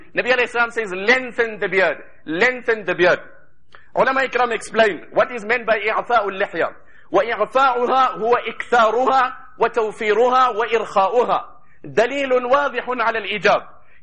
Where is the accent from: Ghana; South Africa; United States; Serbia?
South Africa; I said, brother, I don't know you, you don't know me, I'm from South Africa, but wallah, don't use the house of Allah to violate the orders of Allah.